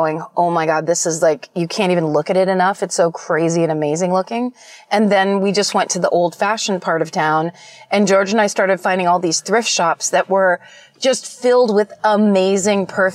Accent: Spain; from Spain.

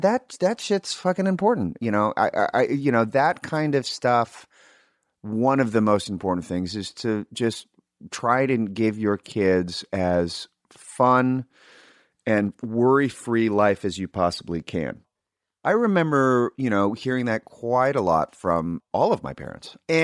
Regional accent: Sacramento, California, United States; I was pretty fortunate because growing up in Sacramento was

